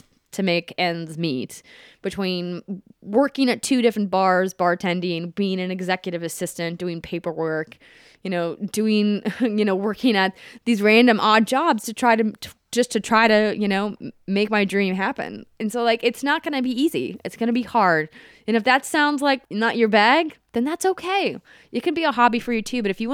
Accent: Fargo, North Dakota, United States; also born or lived in Minnesota; I mean, I grew up in Fargo, North Dakota. I went to school in Minnesota and I found classes.

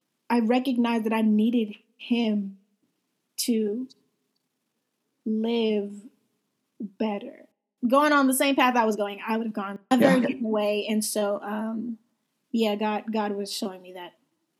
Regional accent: DeSoto, Texas, United States; also born or lived in Dallas; So I'm from Dallas, Texas.

